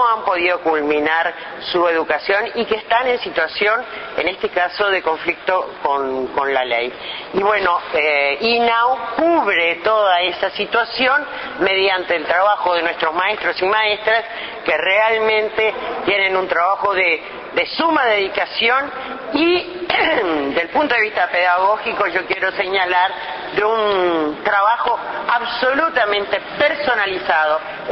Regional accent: Uruguay; esto lo digo con muchísimo orgullo como uruguaya y como ciudadana

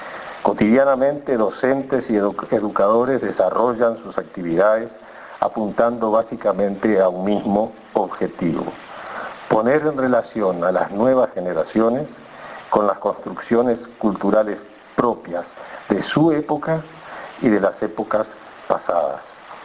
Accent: Uruguay; pensamos, como muchos uruguayos y uruguayas, que la educación constituye un derecho humano

